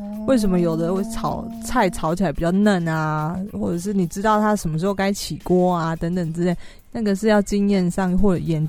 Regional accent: South Korea; 我也是韩国人，

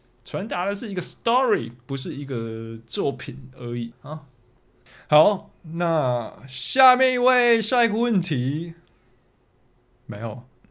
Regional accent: Taiwan; now in Northern Europe; 我们都是从台湾来北欧就读建筑的一群人

